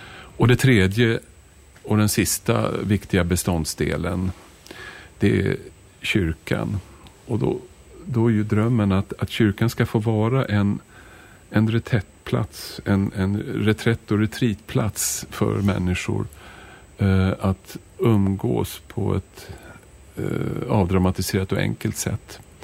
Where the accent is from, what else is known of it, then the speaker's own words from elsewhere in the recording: Stockholm, Stockholm County, Sweden; born there; now in Åsarp, Sweden; därför jag hade tänkt avsluta mina år som präst i Stockholm, där jag är född. Men vi kom hit till Åsarp och Falköpings kommun början på 90-talet, och var här hela 90-talet